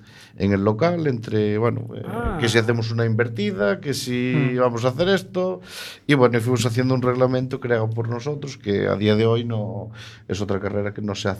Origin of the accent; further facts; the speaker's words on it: Arteixo, Galicia, Spain; Sí, claro, somos los dos de Arteix.